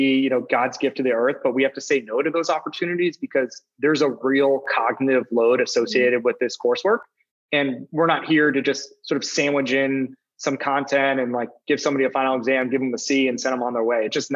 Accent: Pennsylvania, United States; When I grew up in the Poconos, my dad had a side business that he cooked pigs, did like pig pickings, right?

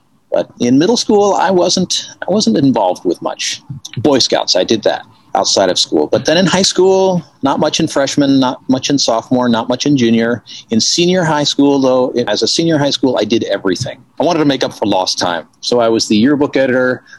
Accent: Ithaca, New York, United States; born there; I was born in Ithaca, New York.

